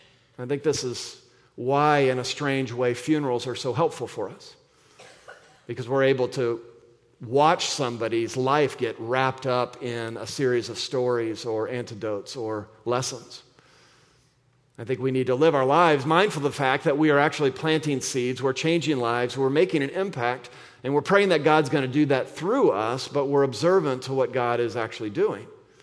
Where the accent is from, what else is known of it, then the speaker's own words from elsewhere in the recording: Arizona, United States; I'm from Arizona, and there's a big rodeo there